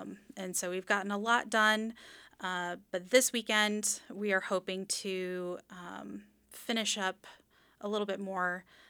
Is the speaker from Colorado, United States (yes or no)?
yes; Colorado, United States; So for me, it was, I grew up in Colorado, and so we had a outdoor lab in sixth grade.